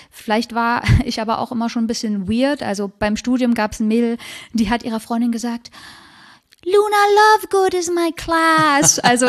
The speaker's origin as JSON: {"language": "German", "town": "Leipzig", "region": "Saxony", "country": "Germany", "tie": "born there", "said": "in Leipzig"}